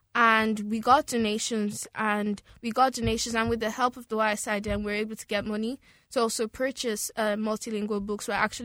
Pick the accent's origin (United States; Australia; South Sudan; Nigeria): Nigeria; now in Ireland; And I'm Nigerian, but I speak English.